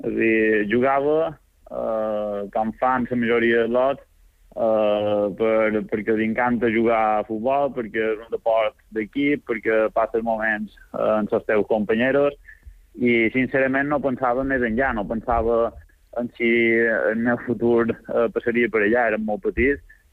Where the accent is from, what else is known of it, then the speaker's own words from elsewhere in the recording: Maria de la Salut, Balearic Islands, Spain; vaig començar a jugar a l'equip del meu poble, Maria de Salut, i vaig pegar les primeres passes allà.